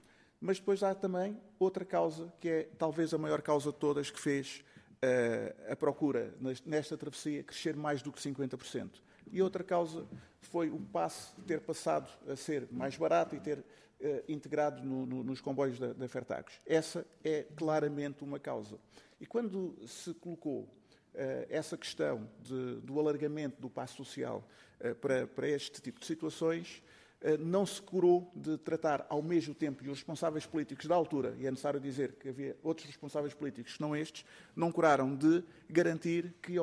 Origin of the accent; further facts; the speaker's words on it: Seixal, Setúbal, Portugal; Eu sou do Seixal, morador no Seixal, e fui autarca no Seixal.